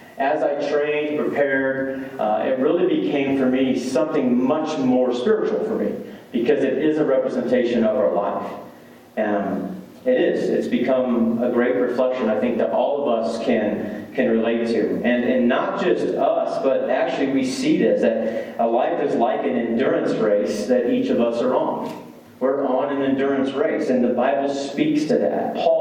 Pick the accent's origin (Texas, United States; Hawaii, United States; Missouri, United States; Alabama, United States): Missouri, United States; Pleasantville; Had the privilege to go back to my hometown church, which is in Pleasantville, Missouri, and got to take over as the lead pastor of my hometown church.